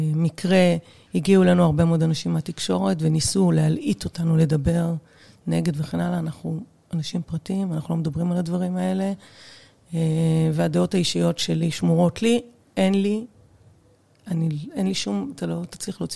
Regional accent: Kiryat Ono, Central District, Israel; גדלנו באזור קריית אונו, קריית קרניצי.

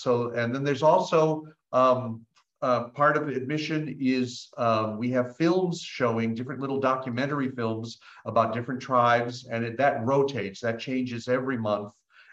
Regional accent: New Mexico, United States; I come from New Mexico

